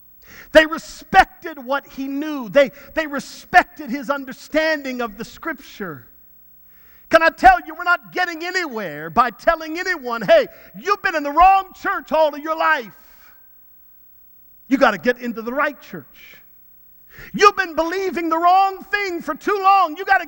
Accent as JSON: {"language": "English", "region": "Texas", "country": "United States", "said": "I'm from Texas, you know, the country boys."}